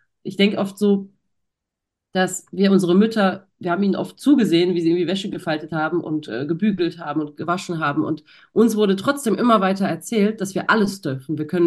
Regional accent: West Germany, Germany; now in Berlin, Germany; Ich bin in Westdeutschland aufgewachsen.

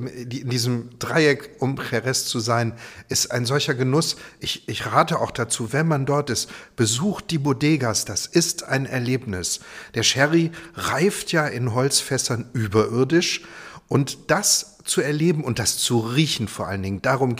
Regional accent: Ravensburg, Baden-Württemberg, Germany; Ich bin in Ravensburg groß geworden und da gab es die Tekrum-Werke.

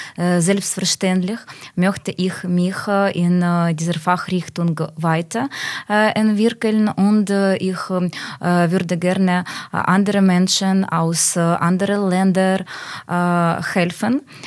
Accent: Ukraine; German is a second language; moved away as an adult; now in Germany; Hallo, ich komme auch als … aus der Ukraine und seit einem Jahr lebe ich in Deutschland

